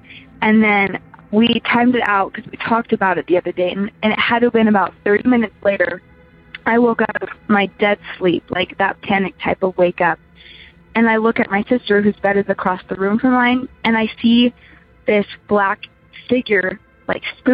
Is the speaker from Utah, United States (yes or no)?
yes; Utah, United States; And my dad, you know, growing up in Utah, you'd think we'd be religious, but we're actually not.